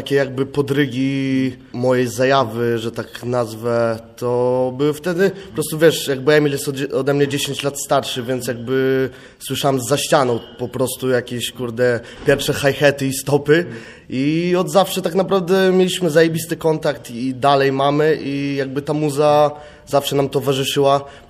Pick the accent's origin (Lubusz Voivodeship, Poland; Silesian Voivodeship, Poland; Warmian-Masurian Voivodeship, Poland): Warmian-Masurian Voivodeship, Poland; a jakby jestem z Mazur, więc ten klimat jest mniej więcej bardzo podobny.